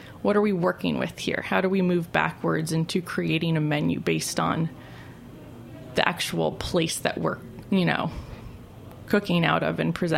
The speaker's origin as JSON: {"language": "English", "town": "New York City", "region": "New York", "country": "United States", "tie": "born or raised there", "said": "I mean, people ask what it was like growing up in New York City, but I don't think you can answer any other way than that's your childhood."}